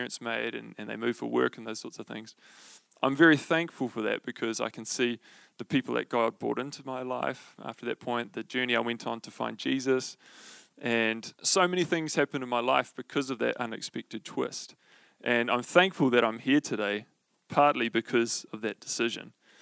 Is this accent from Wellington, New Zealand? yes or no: no; Tauranga, Bay of Plenty, New Zealand; also born or lived in Hamilton; many of you will know I grew up in Tauranga. While that is true, what many of you won't know is that I was born in Hamilton.